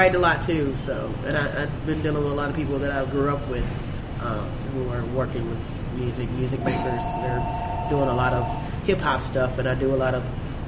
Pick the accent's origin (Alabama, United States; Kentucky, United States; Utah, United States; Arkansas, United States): Arkansas, United States; Little Rock; I'm from Little Rock, Arkansas, so. And their music scene is not that big down there, you know.